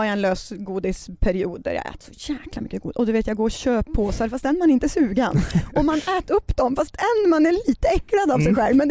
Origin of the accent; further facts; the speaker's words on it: Norrland, Sweden; accent: Norrland; Vi pratar ju alltså norrländska båda två.